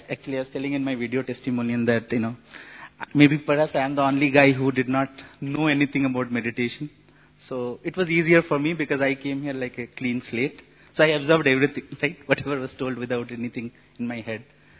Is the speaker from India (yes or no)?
yes; Mumbai, Maharashtra, India; I'm coming from Mumbai